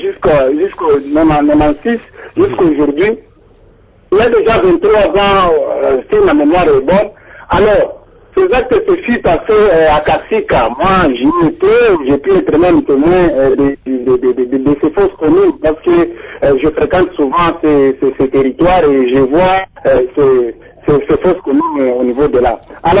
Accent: DR Congo; ici chez nous en RDC

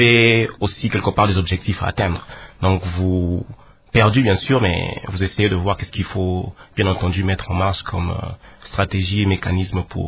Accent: Kinshasa, DR Congo; Oui, j'ai grandi à Kinshasa, à Lupin.

